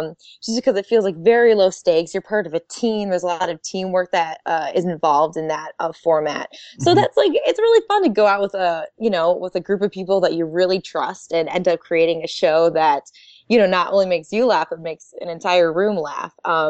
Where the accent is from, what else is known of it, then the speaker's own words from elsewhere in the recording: Michigan, United States; Yeah. Well, I grew up in Michigan.